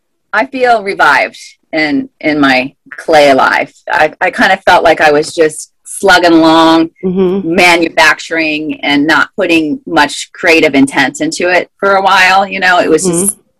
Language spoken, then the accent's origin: English; Carmel, Indiana, United States; also born or lived in Illinois; now in Bloomington, United States; Well, I was born in Illinois, but I moved to Carmel, Indiana when I was quite young, and I went to high school there.